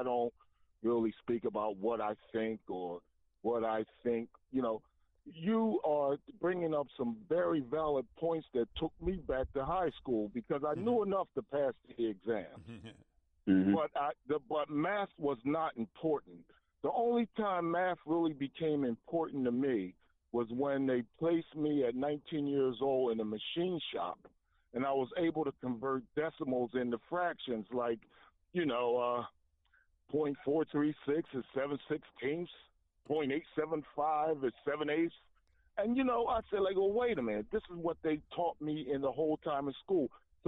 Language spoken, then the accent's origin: English; Philadelphia, Pennsylvania, United States; am from Philadelphia area